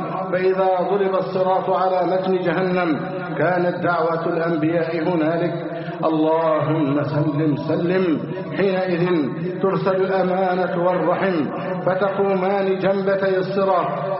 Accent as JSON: {"language": "Arabic", "country": "Egypt"}